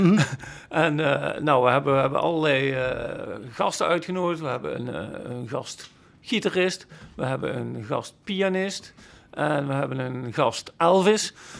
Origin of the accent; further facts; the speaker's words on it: Sint Anthonis, North Brabant, Netherlands; born there; wij drie toevallig, wij komen allemaal uit Sint Tunis, oorspronkelijk.